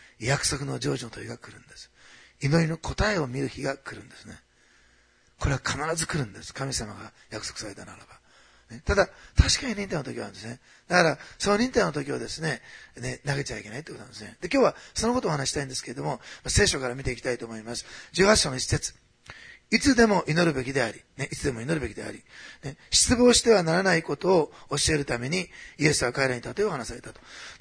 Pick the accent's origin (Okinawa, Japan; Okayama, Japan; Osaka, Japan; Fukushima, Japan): Osaka, Japan; born there; 私はいつも言いますように、大阪生まれでせっかちなんですね。